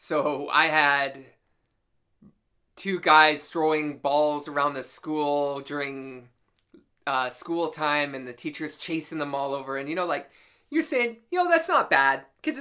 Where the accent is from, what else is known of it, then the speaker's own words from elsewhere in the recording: Canada; And as a Canadian, damn, did he school me.